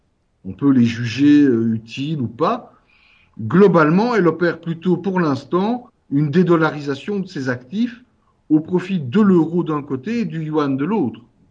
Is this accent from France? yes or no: no; Wallonia, Belgium; Je suis wallon, je vis dans une toute petite région du monde.